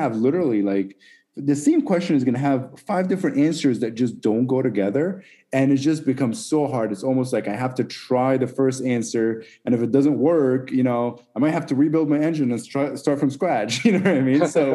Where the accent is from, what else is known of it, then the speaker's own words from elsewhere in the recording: Egypt; I mean, I grew up in Egypt. So we didn't have a race scene or anything.